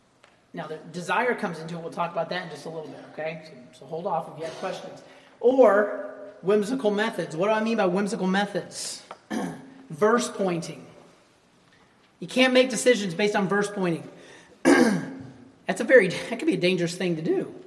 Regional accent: Alabama, United States

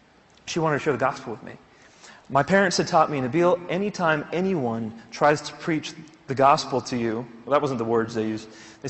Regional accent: United States; So I was raised here in the United States. My parents are from Pakistan.

